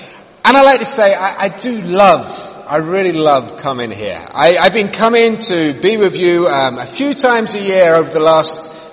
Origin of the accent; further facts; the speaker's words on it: London, United Kingdom; I'm a Londoner, born and bred, come on, and I studied at Liverpool University and then at the UW, and then I finished off my studies at UCL